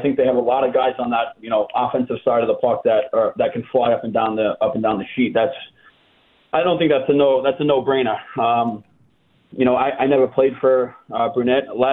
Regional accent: New York City, New York, United States; You know, growing up in New York, and I was always a Rangers fan, so getting to play for New York was a special thing.

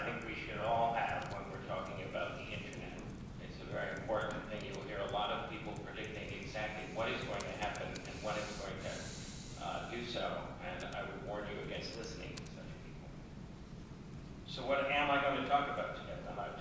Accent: United States; I'm an American, that's something you may have noticed as well

